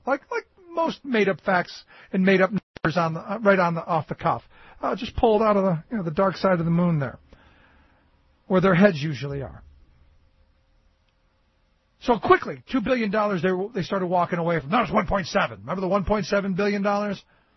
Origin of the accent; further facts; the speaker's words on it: Cleveland, Ohio, United States; And I go back to my hometown of Cleveland. Where just we were just back home for a little bit